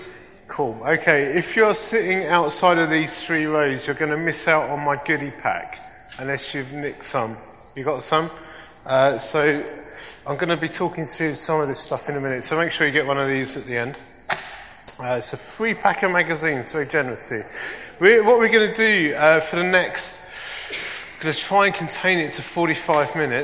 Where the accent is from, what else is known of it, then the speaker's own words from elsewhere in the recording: Hornchurch, London, United Kingdom; I grew up in Hornchurch in Montford.